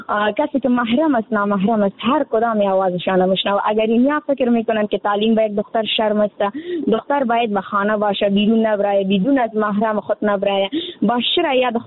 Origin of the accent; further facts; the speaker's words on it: Afghanistan; در جامعه همه ما افغان هستیم